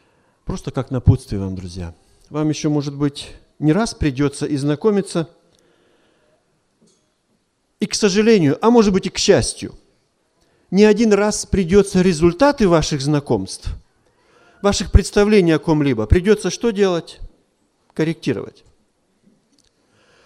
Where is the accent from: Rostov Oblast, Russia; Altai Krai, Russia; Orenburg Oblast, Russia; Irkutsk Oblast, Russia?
Altai Krai, Russia; Slavgorod; Приехал я из Сибири. Город Славгород там такой есть небольшой.